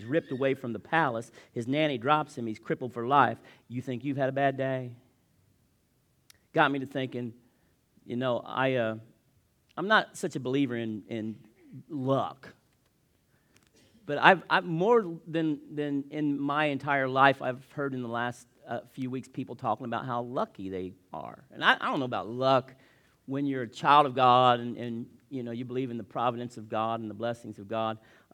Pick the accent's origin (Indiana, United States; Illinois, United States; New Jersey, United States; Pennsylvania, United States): Indiana, United States; Vevay; We who are from there are offended when you say Vive. We don't know where Vive is. We're from Vivi.